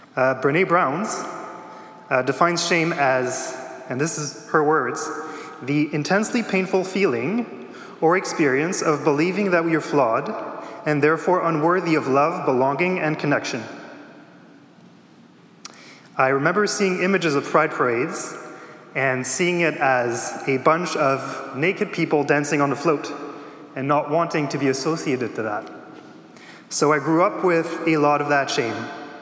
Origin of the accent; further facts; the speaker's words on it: Joutel, Quebec, Canada; first language French; English is a second language; I grew up in northern Quebec, which is in a small mining town of 800 people called Joutel. My first language is French, and my parents are from Belgium.